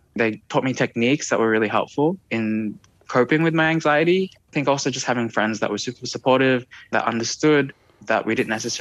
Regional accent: Australia; growing up in Australia

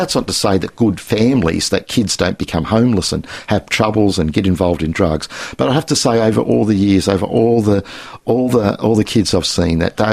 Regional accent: Windsor, New South Wales, Australia; Well, we grew up in Western Sydney, in Windsor, which is sort of a semi-rural area

